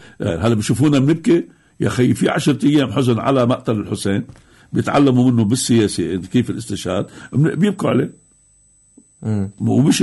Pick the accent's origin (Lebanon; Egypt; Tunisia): Lebanon; احتلت 15 ضيعه بينها ضيعتي وارتكبت مجازر وضلينا نحن مهاجرين لهون على الضي على مخيم الضي عملونا مثل الفلسطينيين لغاية ما صار اتفاق الهدنة برودوس بال 49 بأزار رجعونا على ضيعنا